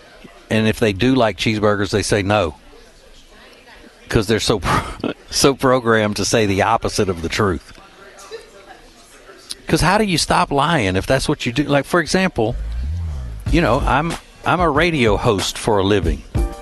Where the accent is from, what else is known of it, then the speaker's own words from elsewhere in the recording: Louisiana, United States; I grew up in Louisiana, so you don't grow up in Louisiana and not come out of there knowing how to cook.